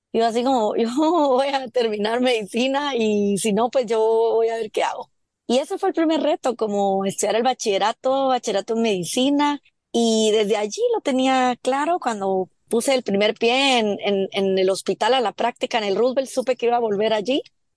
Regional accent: El Progreso, Jutiapa, Guatemala; del Progreso Jutiapa, que ese es el pueblo de donde yo nací. O sea, yo no digo que no soy de Jutiapa, yo digo que soy del Progreso, pero es del Progreso Jutiapa, porque yo ahí crecí, en el barrio y así, en el barrio La Lomita

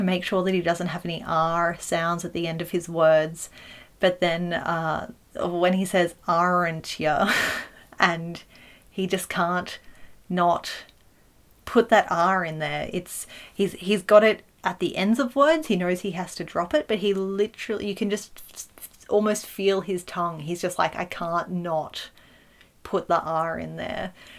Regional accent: Australia; it was definitely the first time I realized that my accent was not on an equal footing with others in terms of media exposure.

